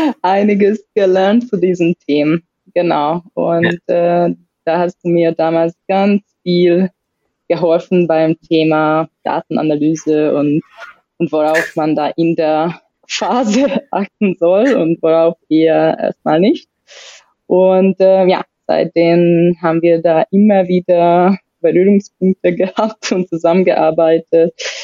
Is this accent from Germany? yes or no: no; Hungary; komme ursprünglich aus Ungarn, bin schon 30 plus